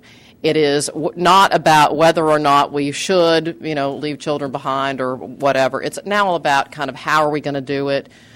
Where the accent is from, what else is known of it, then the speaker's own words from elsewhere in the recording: Texas, United States; sadly, places like my home state, and I've talked to them about this, of Texas in that kind of bottom half.